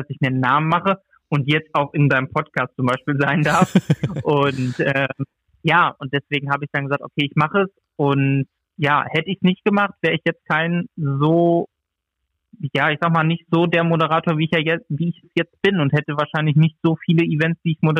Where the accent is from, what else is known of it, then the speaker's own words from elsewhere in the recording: North Rhine-Westphalia, Germany; Ich komme aus dem Sauerland